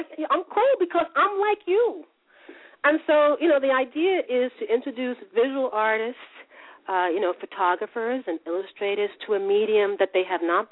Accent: Greenburgh, New York, United States; also born or lived in Yonkers; I was born in Yonkers, but I grew up in the town of Greenburg, which if you're in New York, you say Greenburg, and if you're outside of New York, you say White Plains, because that's the post office.

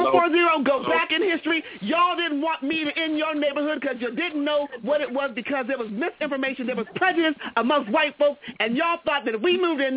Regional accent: Hubbard, Ohio, United States; I'm from Hubbard, Ohio. I'm going to call them out. And all they wanted to do was buy a house inside the city in which we were raised. My family has been there 80 years.

